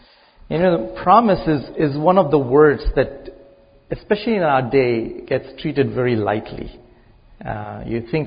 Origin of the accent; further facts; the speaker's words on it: India; moved away as an adult; now in Canada; I'm originally from India. I came to study at Regent College.